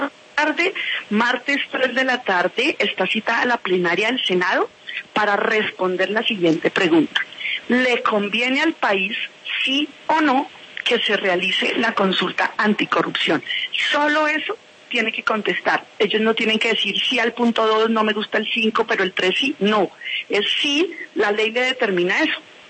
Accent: Colombia; nos una como colombianos

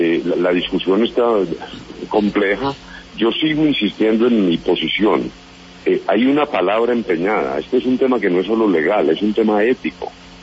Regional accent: Colombia

